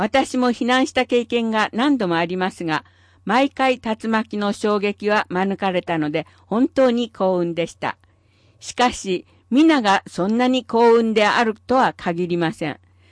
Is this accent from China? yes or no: no; Indiana, United States; Japanese is a second language; 私の出身のインディアナ州は平地が多い中西部に位置しており、海岸から離れているのでハリケーンが来ることは滅多にありませんが